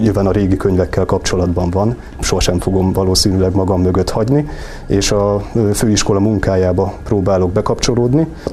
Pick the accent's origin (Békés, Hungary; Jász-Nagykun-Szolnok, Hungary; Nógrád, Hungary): Nógrád, Hungary; Balassagyarmat; born there; now in Eger, Hungary; Ennek volt bemutatója a szülővárosomban is, ez Balassagyarmat, illetve itt Egerben is annak idején